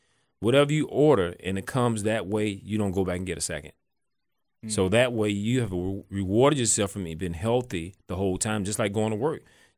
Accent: the South, United States; And all the way that we grew up in the South here, it's most food are fried, baked.

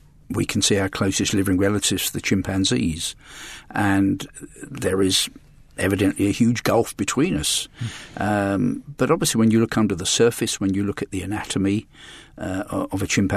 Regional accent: London, United Kingdom; born there; I was born in London

